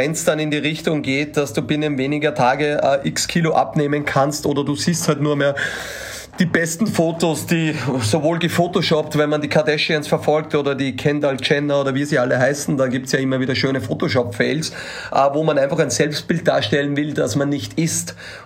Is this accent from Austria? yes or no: yes; Austria; da muss man auch lästig sein, so würde ich sagen, als Österreicher.